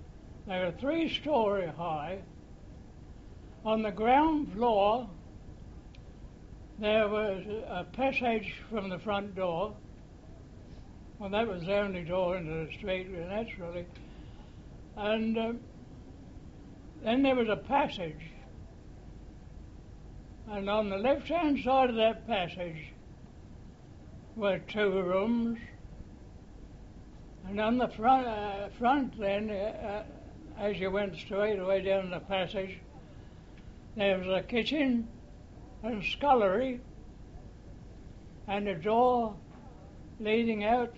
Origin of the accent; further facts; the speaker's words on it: London, United Kingdom; born there; I was born in Islington, London, in a street which is called Blundell Street.